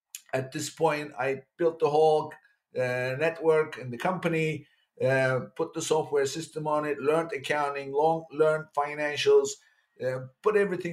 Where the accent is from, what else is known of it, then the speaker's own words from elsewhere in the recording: Istanbul, Turkey; moved away as an adult; I'm an immigrant. I grew up in Turkey, in Istanbul. I went to college in one of the Ivy League schools in Turkey.